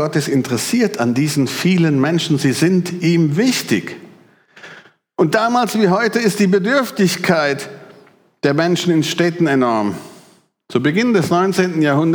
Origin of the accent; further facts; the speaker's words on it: Germany; now in Switzerland; Also ich lebe im Exil, nicht weil ich als Deutscher in der Schweiz bin.